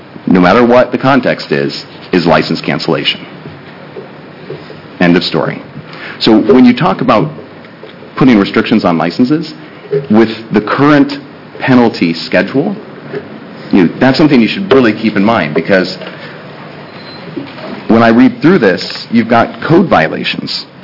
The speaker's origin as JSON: {"language": "English", "region": "Midwest", "country": "United States", "said": "I'm from the Midwest, so I talk a little bit slow, so I apologize for that."}